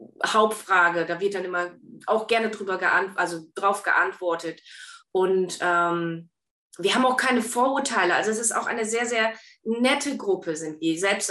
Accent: Lower Saxony, Germany; ich komme selber aus dem Norden. Ich komme aus dem Osnabrücker Land.

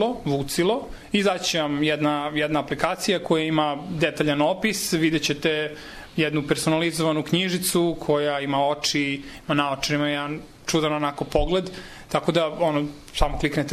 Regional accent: Niš, Southern and Eastern Serbia, Serbia; kad te neko pita odakle si, pa ti kažeš ja sam iz Niša

